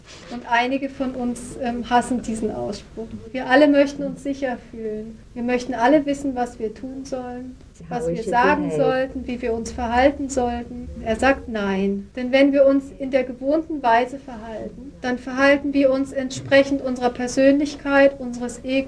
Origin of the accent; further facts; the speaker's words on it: England, United Kingdom; als ich als Kind in England aufgewachsen bin